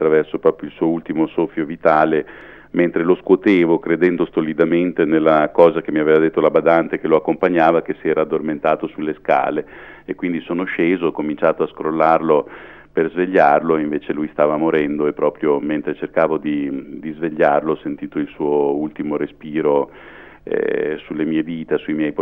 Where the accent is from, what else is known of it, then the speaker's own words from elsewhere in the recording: Emilia-Romagna, Italy; come faccio io da modenese nella mia sezione